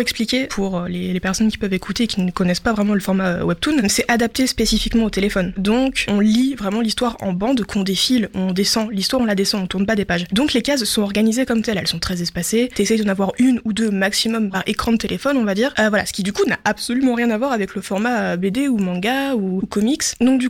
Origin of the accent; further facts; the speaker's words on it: Le Havre, Normandy, France; je suis une autrice de bande dessinée et de webcomic de 24 ans. Je suis havraise.